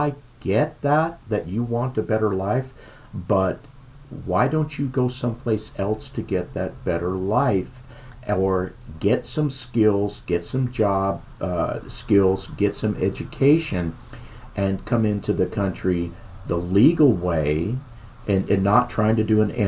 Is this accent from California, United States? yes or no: yes; California, United States; and we came from California where this was just very evident